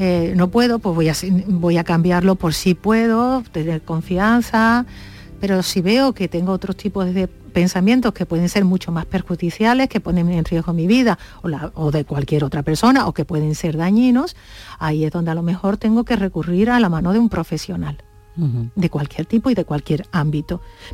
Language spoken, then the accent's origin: Spanish; Andalusia, Spain; yo lo digo porque como soy andaluza me sale así.